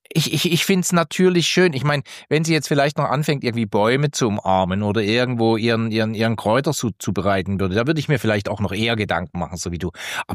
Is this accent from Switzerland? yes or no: yes; Schwendi, Glarus, Switzerland; Hier stadtnah Zürich, ich bin ein Landei, oder? Ich meine, ich komme aus dem Glarnerland.